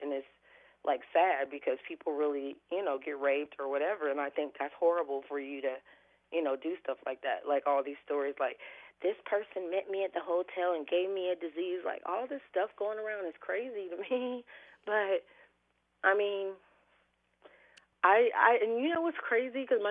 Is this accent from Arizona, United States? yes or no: no; Atlanta, Georgia, United States; also born or lived in Des Moines; Oh, a lot, because that's where I learned a lot of flavor.